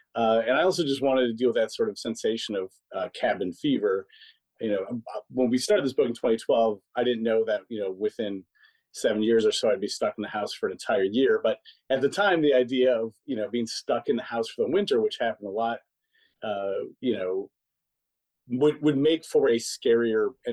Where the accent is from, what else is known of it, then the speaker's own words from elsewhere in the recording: Wausau, Wisconsin, United States; And I grew up in the Wausau area. I still go back there for holidays and stuff. I have family there.